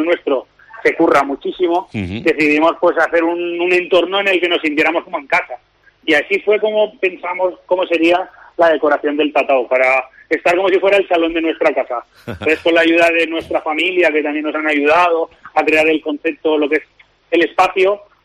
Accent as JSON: {"language": "Spanish", "town": "Blanes", "region": "Catalonia", "country": "Spain", "said": "otro poquito de donde vengo yo, de la Costa Brava, de Blanes, Barcelona, Montgat, ¿sabes?"}